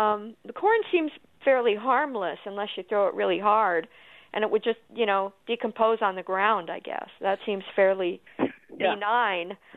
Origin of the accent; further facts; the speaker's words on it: Des Moines, Iowa, United States; I heard it a lot when I was growing up in Des Moines.